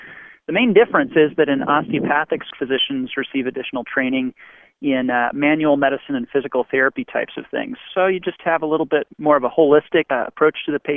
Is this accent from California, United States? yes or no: no; Colorado, United States; I'm from Colorado originally, so I love the mountains.